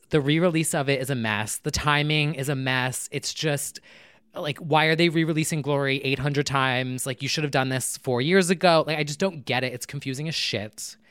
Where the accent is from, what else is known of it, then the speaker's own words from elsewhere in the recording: New Jersey, United States; But I will defend that really quick as the Legends Only EDM, born and raised in New Jersey, house diva of the pod.